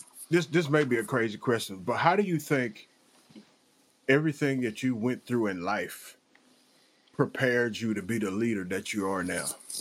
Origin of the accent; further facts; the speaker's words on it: Mississippi, United States; I grew up in Southern Mississippi, and all of Mississippi counties, those little small counties, they still stuck on some Jim Crow stuff.